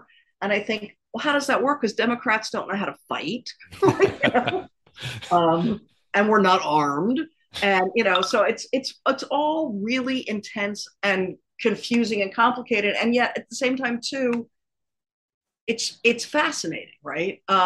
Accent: Washington, District of Columbia, United States; I mean, I grew up in Washington, D.C., and I was at school there, and I would go literally to the Library of Congress

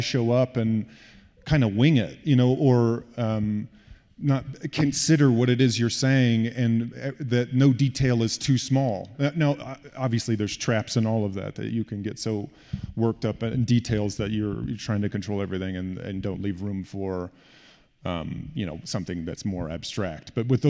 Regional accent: Indiana, United States; growing up in Indiana. Not a slight to Indiana, but just wasn't the theatrical hub of the world.

